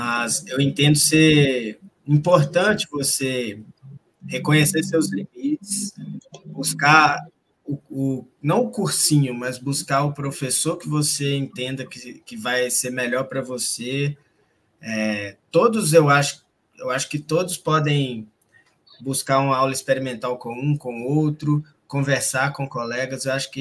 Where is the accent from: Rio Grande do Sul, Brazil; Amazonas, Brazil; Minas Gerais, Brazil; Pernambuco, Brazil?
Minas Gerais, Brazil; Belo Horizonte; moved away; Eu saí de Belo Horizonte, que já é uma capital, fui para São Paulo para buscar um cursinho profissional, presencial